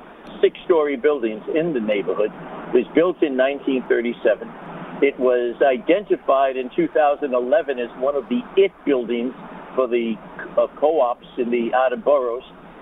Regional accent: Bronx, New York, United States; we were sort of lost in Queens because we come from the Bronx

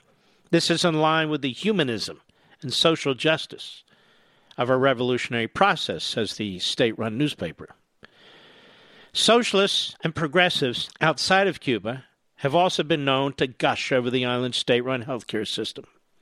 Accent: Argentina; accent: Argentinian; since my Argentinian accent would give me away the moment I said hello.

